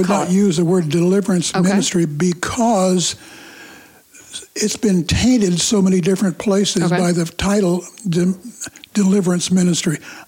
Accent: Kansas City, Missouri, United States; I became a believer at age 17 through Youth for Christ back in my hometown of Kansas City.

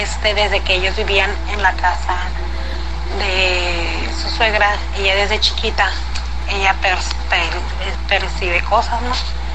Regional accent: Sinaloa, Mexico; Yo soy de Sinaloa.

